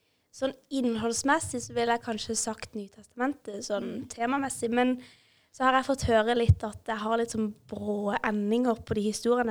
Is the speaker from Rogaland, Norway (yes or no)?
no; Kristiansand, Agder, Norway; Ja, jeg er 21 år, og jeg har vokst opp her ute i Ytre Randesund.